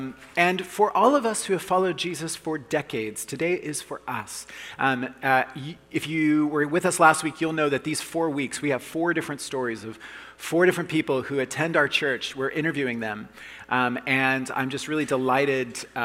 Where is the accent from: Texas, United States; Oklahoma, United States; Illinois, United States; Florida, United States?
Oklahoma, United States; This is in Arkansas, and I'm from Oklahoma, and so lots of people from Oklahoma will go to this hospital